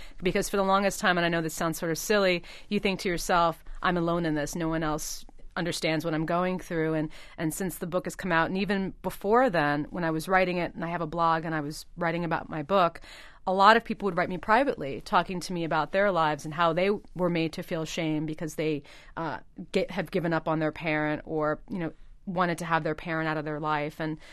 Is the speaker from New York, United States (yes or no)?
yes; Brooklyn, New York, United States; when we grew up in Brooklyn, the mentality was that whatever happened in your family, you kept it within your family.